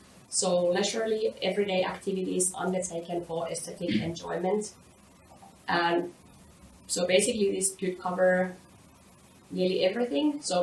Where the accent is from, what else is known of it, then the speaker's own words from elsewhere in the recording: Finland; English is a second language; now in Australia; I have lived abroad for nearly a third of my life. So I was born and raised in Finland, but since then I've lived in a number of different countries, and currently I live in Australia.